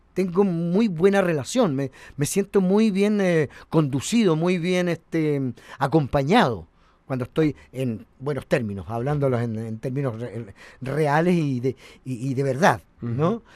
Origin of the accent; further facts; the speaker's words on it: Chile; Yo creo que eso, nosotros como chilenos, y yo personalmente, me siento tremendamente orgulloso.